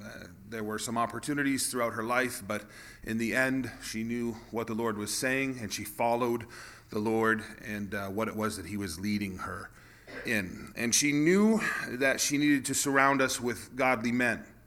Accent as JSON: {"language": "English", "town": "Burlington", "region": "Vermont", "country": "United States", "tie": "born there", "said": "devout Christians from Aroostook County, and my father had taken a job in Burlington, Vermont. And so I was born in Vermont. Try not to hold that against me. Both my parents are from the county, so that, you know, does something."}